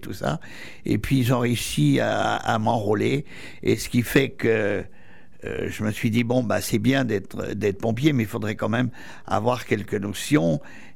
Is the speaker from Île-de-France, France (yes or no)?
yes; Montfort-l'Amaury, Île-de-France, France; born there; je ne débarque pas à Montfort-l'Amaury, parce que je suis né à Montfort-l'Amaury, et mon arrière-grand-père est arrivé à Montfort-l'Amaury en 1840, place de l'Église.